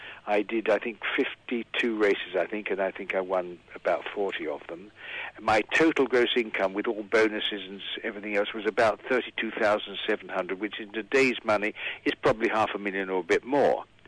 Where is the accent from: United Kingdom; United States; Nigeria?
United Kingdom; England; being a British circuit and winning there, of course, is terribly meaningful to an Englishman.